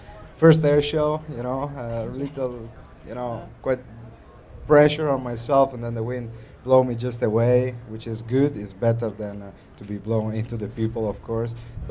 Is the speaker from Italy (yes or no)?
yes; Northeast Italy, Italy; English is a second language; I come from Northeast Italy, near Venice. It's a little town where I grew up, and I still live, but I'm all around the world.